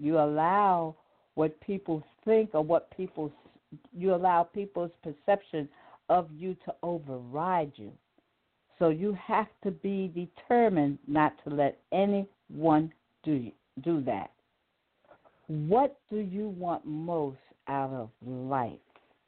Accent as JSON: {"language": "English", "town": "New York City", "region": "New York", "country": "United States", "tie": "born or raised there", "said": "I grew up in New York City, and a lot of times I would walk by Juilliard School coming from work."}